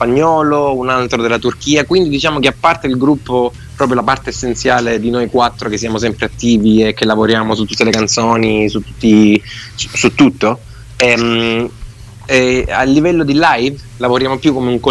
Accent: Apulia, Italy; siamo due italiani, io ed Erika, io sono del Salento

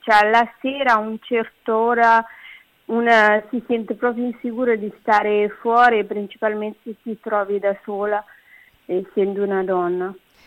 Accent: Cape Verde; now in Rome, Italy; io vengo da Cabo Verde, un paese da 10 isole, e con delle caratteristiche un po' diverse da tutti.

